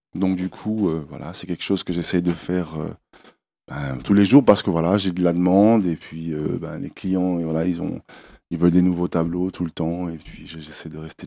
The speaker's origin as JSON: {"language": "French", "country": "Haiti", "said": "Je suis haïtien, donc c'est une religion chez moi."}